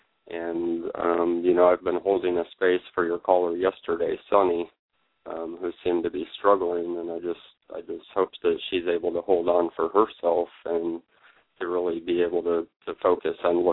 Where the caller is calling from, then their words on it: Sebastian, Florida, United States; I'm calling from Sebastian, Florida.